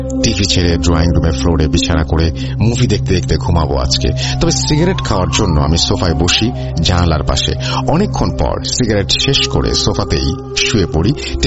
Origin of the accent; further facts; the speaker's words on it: Dhaka, Dhaka Division, Bangladesh; ঢাকাইয়া একটা খানদান বলতে পারেন। একসময় আরো সুন্দর ছিল এই বাড়িটা। এই বাড়ির ইতিহাসের ঘটনা শুনতে শুনতেই আমাদের বড় হওয়া